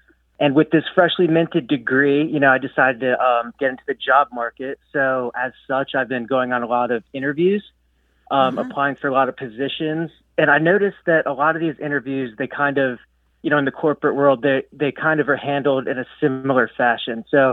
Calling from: Lewes, Delaware, United States; I'm calling from Lewis, Delaware.

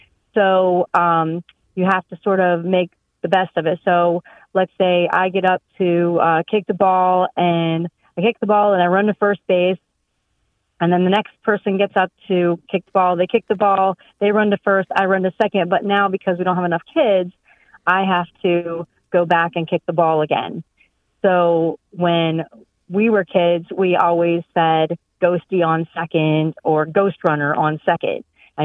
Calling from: Bloomsburg, Pennsylvania, United States; I'm calling from Bloomsburg, Pennsylvania.

